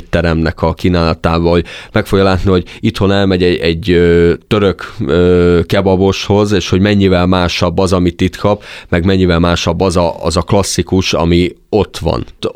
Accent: Hungary; itt Budapesten

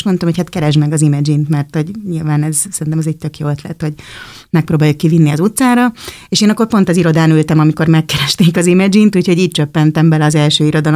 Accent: Budapest, Hungary; born there; én a Józsefvárosba születtem

